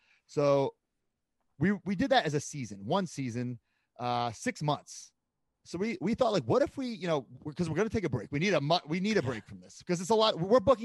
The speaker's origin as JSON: {"language": "English", "region": "New York", "country": "United States", "tie": "born or raised there", "said": "Like, for instance, I grew up on Long Island."}